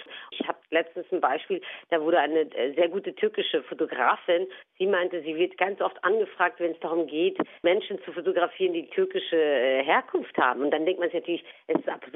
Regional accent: North Rhine-Westphalia, Germany; Also zur Türkei fühle ich mich noch stark verbunden. Aber klar ist meine persönliche Heimat dann auch Ruhrgebiet, wo ich halt als Kind aufgewachsen bin und da natürlich auch geprägt wurde.

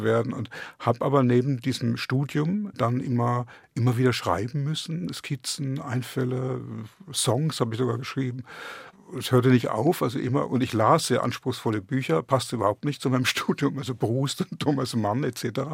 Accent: Speyer, Rhineland-Palatinate, Germany; now in Berlin, Germany; Auch wenn ich den größeren Teil meines Lebens in Berlin zugebracht habe, bin ich doch auch Pfälzer geblieben irgendwo. Also ich fahre gern hin und fahre auch gern weg. Also ich bin Großstädter geworden, aber da sind meine Wurzeln aus in diesem kleinstädtischen, historisch überladenen

